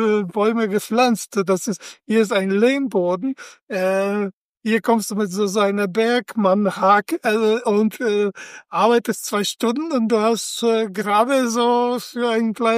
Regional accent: Poland; now in Germany; ich bin auch aus Polen ausgewandert

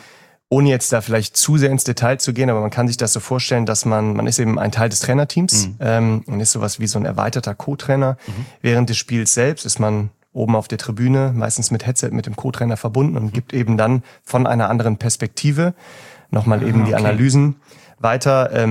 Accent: Cologne, North Rhine-Westphalia, Germany; ich komme ursprünglich hier aus Köln

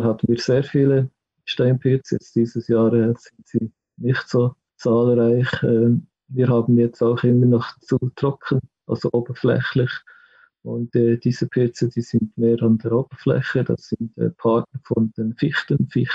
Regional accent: Switzerland; ich denke auch bei uns in der Schweiz im Nationalpark.

